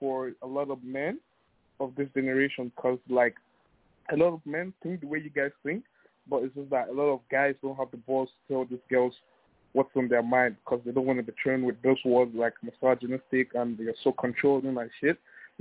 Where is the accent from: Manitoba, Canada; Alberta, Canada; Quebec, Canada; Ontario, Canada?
Ontario, Canada; Toronto; I'm from Toronto, Canada. I'm an international student.